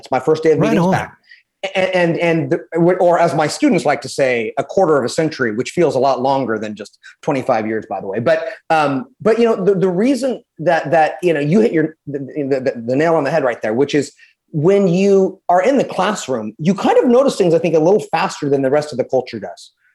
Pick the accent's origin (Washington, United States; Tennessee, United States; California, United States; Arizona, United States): California, United States; I'm actually from the Central Valley of California. So, yeah, the really kind of ugly part. So no beaches, no mountains.